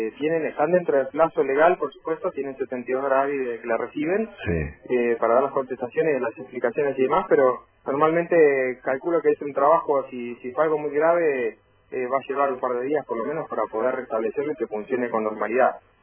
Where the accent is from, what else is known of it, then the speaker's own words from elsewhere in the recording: Argentina; como los argentinos que usamos las antenas que están en Puerto Rico de Chile